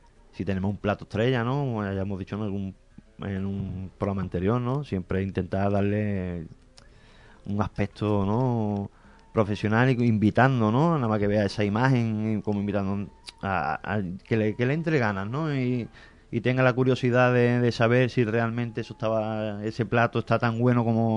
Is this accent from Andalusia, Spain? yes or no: yes; Andalusia, Spain; Somos andaluces, vamos a responder con arte